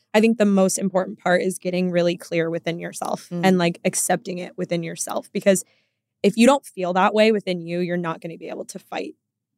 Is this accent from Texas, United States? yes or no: yes; Texas, United States; also born or lived in Chicago, Illinois; We're from Chicago originally. Okay. And we moved to Texas when I was like 8.